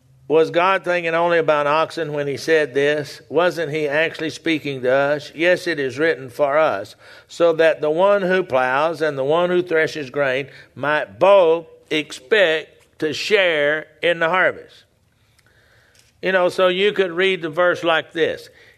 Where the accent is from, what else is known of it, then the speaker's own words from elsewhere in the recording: Texas, United States; I'm being from Texas, I know a little bit about the cattle business